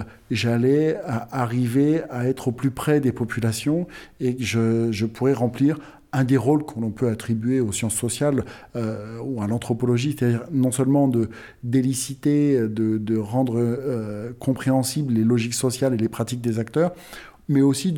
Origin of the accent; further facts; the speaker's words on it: France; où, quand bien même en tant que Français, je ne participais pas de l'histoire de l'Afrique du Sud